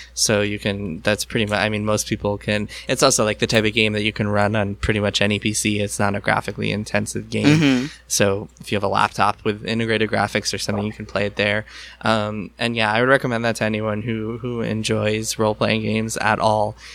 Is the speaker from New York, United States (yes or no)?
yes; New York, United States; I grew up in New York.